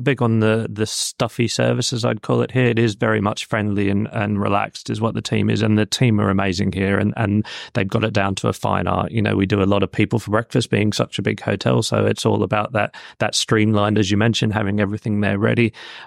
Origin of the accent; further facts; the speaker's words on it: Australia; And being Australian, it's actually where the boat set sail back in the day with the first convicts out to Australia as well.